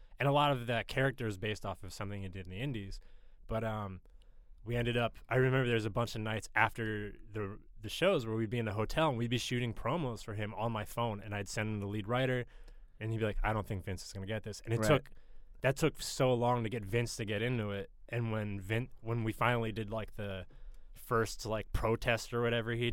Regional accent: Harrisburg, Pennsylvania, United States; also born or lived in Philadelphia; And so I'm from Central Pennsylvania, Harrisburg, PA.

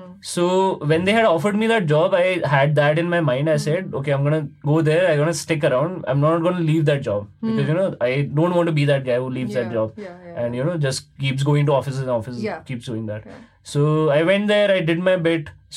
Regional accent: Rajasthan, India; And I'm originally from Rajasthan. So when I get back to the soil, I'll be like, okay, this is, you know, home.

